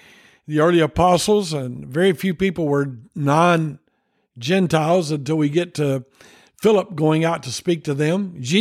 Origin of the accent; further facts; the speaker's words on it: Tennessee, United States; There's a movie about him, and he's from Tennessee, and I'm from Tennessee.